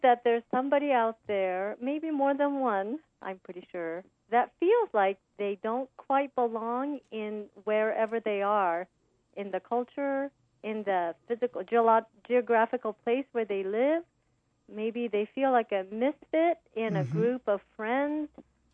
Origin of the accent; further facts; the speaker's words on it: Osaka, Japan; growing up in Osaka, flying my kite, and just a carefree life.